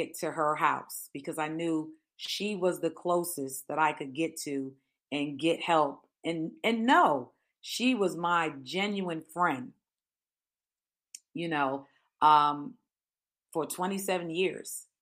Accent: Dominican Republic; When I grew up in the Dominican Republic, it's a third world country

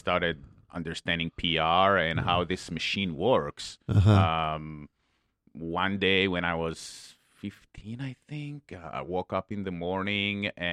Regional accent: Israel; Yeah, I grew up in Israel. And then, again, since 13, I visited London and Europe a ton.

